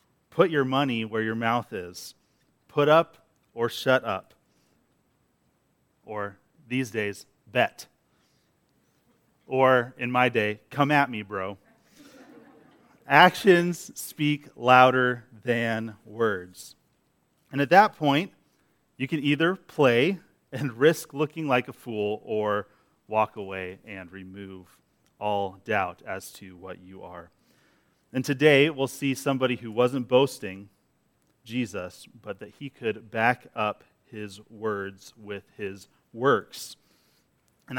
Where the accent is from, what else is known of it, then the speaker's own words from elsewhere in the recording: United States; I'm an American, okay? I like my due process.